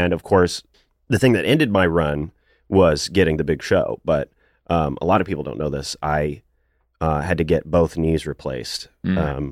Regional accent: the South, United States; I'm from the South, and obviously performers and the way theater works and comedy works in the South is totally different from out here

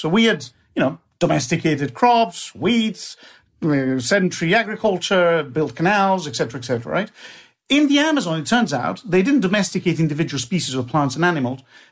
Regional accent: Bologna, Emilia-Romagna, Italy; I come from Bologna, a lovely town in northern Italy where lasagna and tortellini and lots of good things come from.

